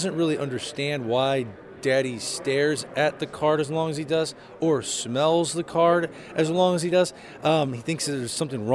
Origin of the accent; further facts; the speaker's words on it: St. Louis, Missouri, United States; As a kid growing up in St. Louis, idolizing Ozzie Smith, even Jack Buck was my favorite broadcaster.